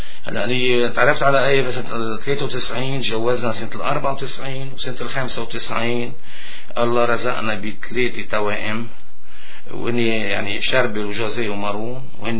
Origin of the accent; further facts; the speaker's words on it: Lebanon; بملء النهرين بلبنان بتكون ضيعتي يعني اسمها سلفية. هلا أنا جاي من عائلة منا ميسورة، أنا صغير بعائلة مؤلفة من ثلاث بنات ومن ثلاث صبيان، كان عمري 19 سنة